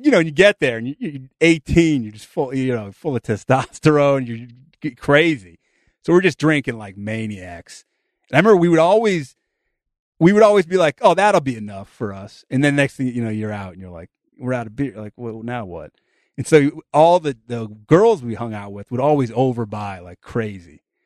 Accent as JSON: {"language": "English", "region": "Northeast", "country": "United States", "tie": "born or raised there", "said": "I grew up in the Northeast, big hockey."}